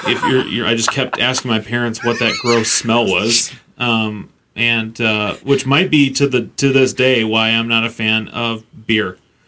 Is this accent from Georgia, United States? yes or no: no; Holland, Michigan, United States; My family, so I grew up in Holland, Michigan. We would go to professional sporting events in either Detroit or Chicago.